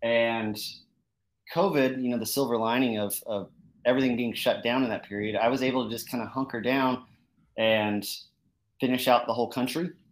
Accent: Colorado, United States; also born or lived in Arizona; yeah, I was born in Arizona, kind of moved around a lot. I spent most of my years as a kid in Colorado.

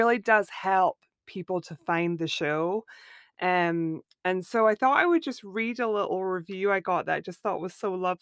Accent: Scotland, United Kingdom; moved away as an adult; now in Florida, United States; I grew up in Scotland, and I met my husband in Scotland, and he's from Florida. And so that's how we moved to Florida, and I've lived here for 15 years.

